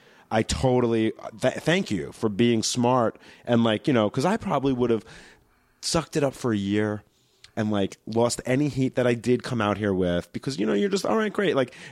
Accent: New York, United States; Like, I'm from New York and I became a comic there. And I came out here to take the next step

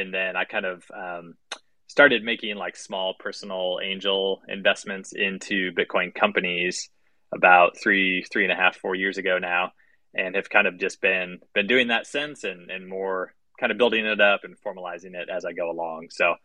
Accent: Kansas City, Missouri, United States; So I grew up here in Kansas City. One of the biggest employers here in town is a software company called Cerner.

